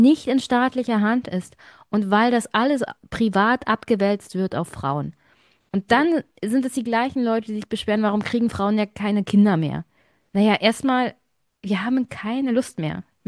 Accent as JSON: {"language": "German", "region": "East Germany", "country": "Germany", "said": "für mich als Ostdeutsche"}